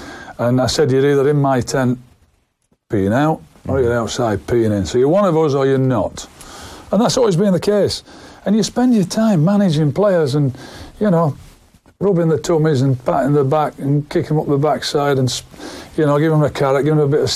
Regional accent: Ireland; she's always said to me … there are people from Ireland and there are Irish men. And she clues me as an Irish man, which I take a great sense of pride of.

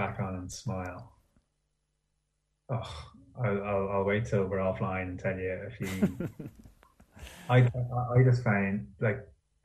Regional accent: Dublin, Leinster, Ireland; In places like where I grew up in Clontarf

